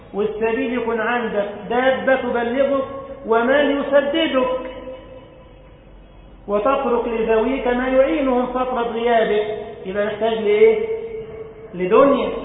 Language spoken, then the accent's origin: Arabic; Egypt; كان يعمل في بلدنا مصر رئيسا للقضاء